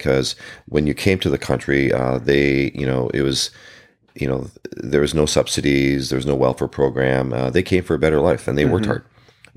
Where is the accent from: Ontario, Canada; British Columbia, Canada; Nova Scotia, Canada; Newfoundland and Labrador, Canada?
Ontario, Canada; Toronto; moved away; But in a nutshell, Canadian, born and raised in Toronto, and went to school there. I left in 1990